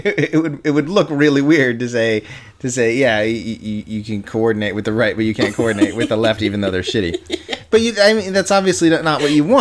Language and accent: English; United States; I'm very American.